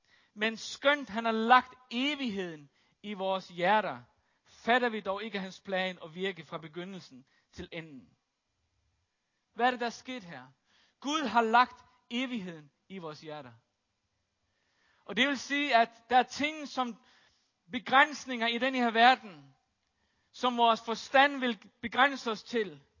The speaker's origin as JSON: {"language": "Danish", "country": "Faroe Islands", "tie": "born or raised there", "said": "Jeg er født og opvokset på Færøerne, så jeg har set en hel masse ting."}